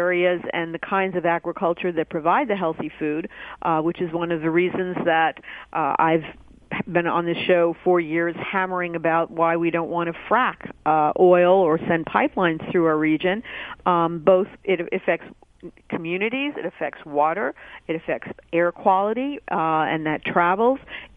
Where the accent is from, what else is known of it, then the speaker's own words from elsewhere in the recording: New York, United States; as a New Yorker